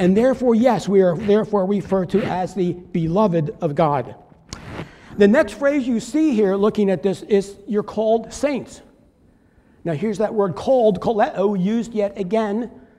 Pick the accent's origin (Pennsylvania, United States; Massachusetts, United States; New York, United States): Pennsylvania, United States; I'm from Pennsylvania, but I attended University of Kentucky. From there, I went to Florida Bible College.